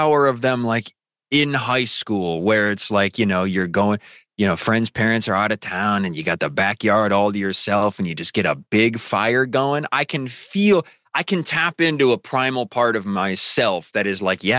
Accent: Midwest, United States; I really resonate with that growing up in the Midwest as well.

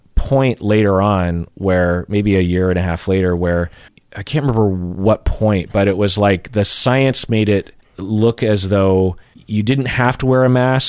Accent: Seattle, Washington, United States; oh, we're from Seattle. And instantly everyone was afraid of us.

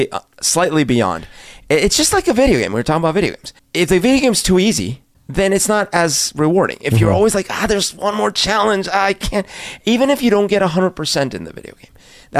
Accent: Colombia; when I grew up in Colombia, when I was little

